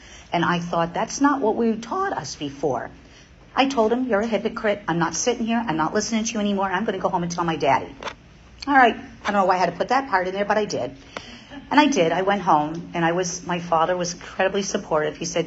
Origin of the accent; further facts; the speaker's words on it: Massachusetts, United States; I'm a food addict, and I am from Massachusetts.